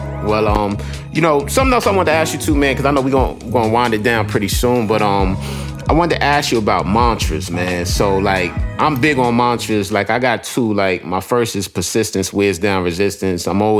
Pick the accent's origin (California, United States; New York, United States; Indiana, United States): New York, United States; Queens; I know growing up in the hood, like, I grew up in Southside, Queens. It was very violent.